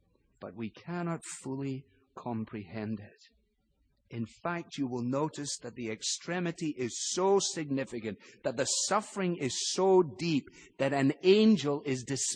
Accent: Glasgow, Scotland, United Kingdom; I remember as a boy growing up in Glasgow

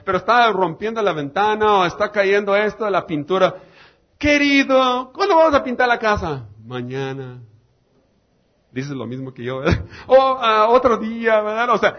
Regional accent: Maneadero, Baja California, Mexico; No sé cómo está en Tijuana, pero en mi pueblo, en Mañadero, Baja California, está de barro.

